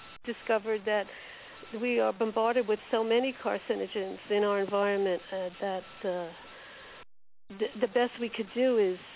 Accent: Mineola, New York, United States; from Mineola, Long Island.

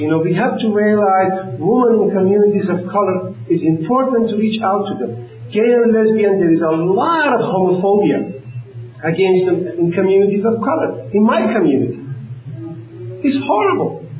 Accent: Iran; I'm from Iran, for example. You know, you can look in my community. We are very different people.

